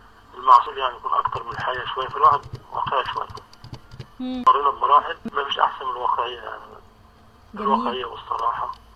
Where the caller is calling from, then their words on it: Egypt